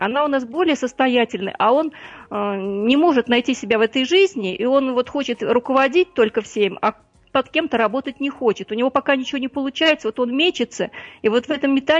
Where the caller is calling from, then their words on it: Tolyatti, Samara Oblast, Russia; я из Тольятти.